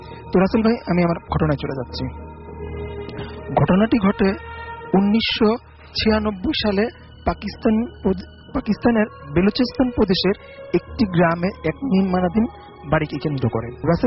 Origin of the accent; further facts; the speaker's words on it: Mohammadpur, Dhaka Division, Bangladesh; মোহাম্মদপুর থেকে এসেছি।